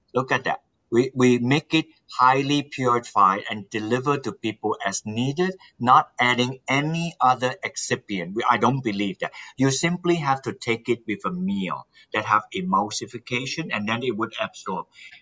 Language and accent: English; Malaysia; English is a second language; now in United States; I'm not born in this country. I'm initially from Malaysia. My parents are of Chinese descent.